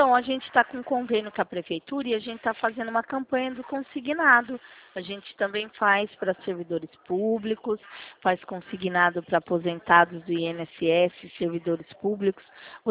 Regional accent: Rio Claro, São Paulo, Brazil; nós somos de Rio Claro

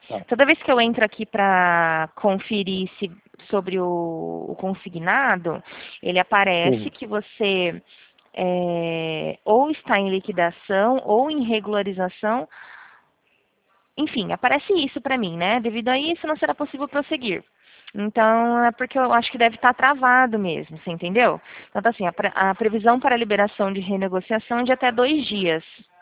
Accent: São Paulo, Brazil; Eu sou do estado de São Paulo, sou do interior de São Paulo.

